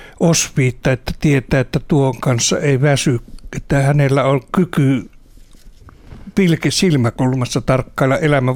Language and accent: Finnish; Joensuu, North Karelia, Finland; born there; synnyn ja kesät lapsuuteni Joensuussa mummolassa.